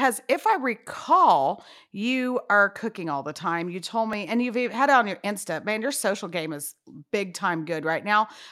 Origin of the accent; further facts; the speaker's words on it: United States; And so me, because I'm so American and we think everything's so centric around us